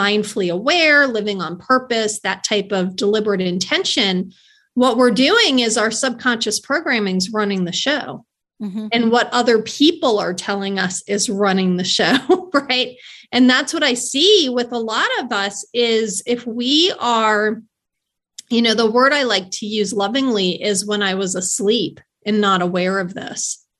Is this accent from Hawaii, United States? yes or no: no; Baltimore, Maryland, United States; now in Knoxville, United States; I'm going from Baltimore, Maryland, down south is what I was told.